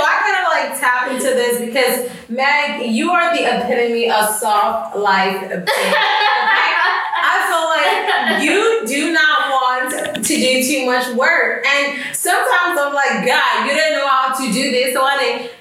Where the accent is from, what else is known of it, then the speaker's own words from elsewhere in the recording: United States; born there; I was born here in the United States of America